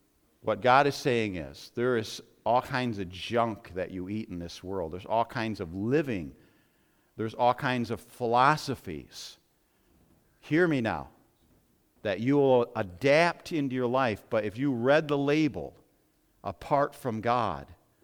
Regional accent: United States; I'm an American. I like things that I shouldn't eat.

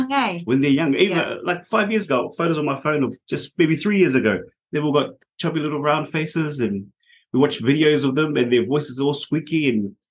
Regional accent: Auckland, New Zealand; From Auckland. So my wife and I were born and raised in Auckland. And we met at high school at Otahuhu College

